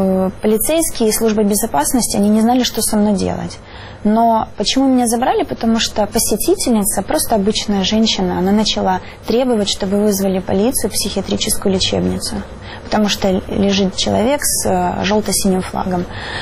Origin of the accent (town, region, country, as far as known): Kerch, Crimea, Ukraine; born or raised there